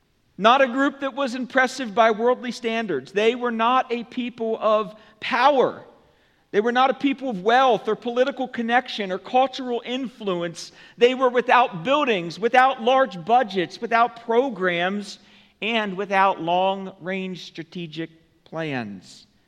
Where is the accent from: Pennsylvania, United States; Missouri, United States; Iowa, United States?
Pennsylvania, United States; Lancaster; I was born in Lancaster County long ago in the spring of 1981. You believe? Wow. Yeah. Yeah. Wow. Yeah. My. Lancaster is my home. Yes, it is. It is my geography. It's my location.